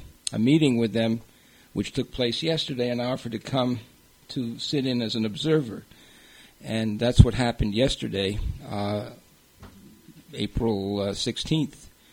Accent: Santa Fe, New Mexico, United States; I'm from Santa Fe, New Mexico.

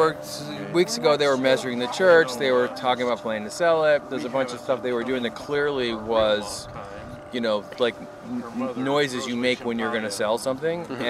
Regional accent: Massachusetts, United States; And I'm from, like I said, I'm from Massachusetts.

